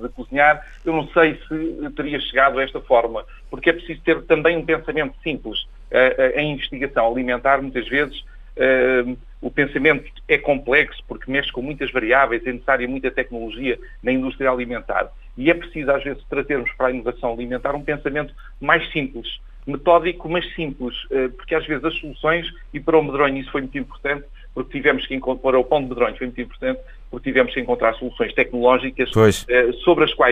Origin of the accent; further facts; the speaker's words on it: Proença Nova, Castelo Branco, Portugal; eu sou beirão de alma e gema. Eu sou natural de Proença Nova, mais concretamente de uma pequena aldeia da Maljoga.